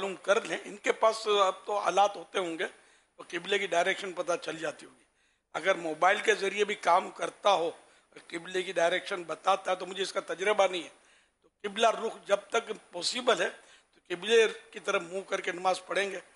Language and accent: Urdu; Lahore, Punjab, Pakistan; now in Italy; میں لاہور سے آیا ہوں، سارے لاہور والوں نے آپ کو سلام بولا ہے